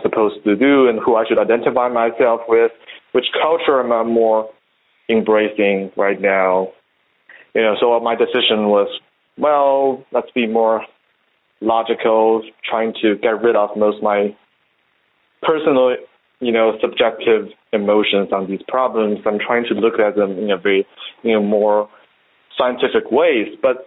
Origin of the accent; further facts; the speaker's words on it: China; English is a second language; now in United States; I was educated here, but I don't totally agree with the thoughts here. And I was raised in China back there, but I also don't agree with their thoughts either.